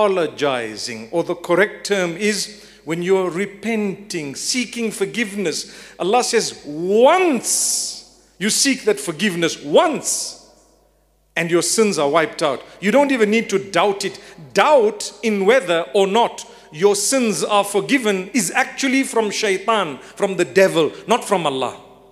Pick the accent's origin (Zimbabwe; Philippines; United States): Zimbabwe; I'm from Zimbabwe, by the way, not from South Africa.